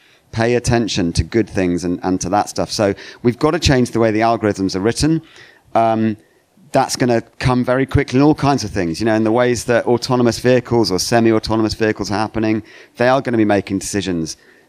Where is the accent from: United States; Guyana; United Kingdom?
United Kingdom; Sheffield, Yorkshire and the Humber; born there; I was born in Sheffield, but I grew up in a kind of near a coal mining village.